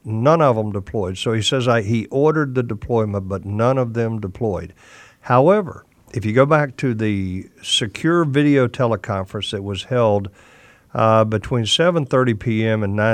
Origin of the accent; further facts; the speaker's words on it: United States; Well, as an American, I'm both angry and extremely disappointed in how this whole thing went down.